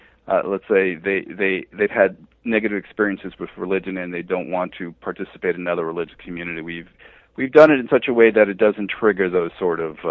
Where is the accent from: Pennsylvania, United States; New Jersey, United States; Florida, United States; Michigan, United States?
New Jersey, United States; Then when I moved back east, I'm originally from New Jersey, but when I moved back east in the around 1990 or so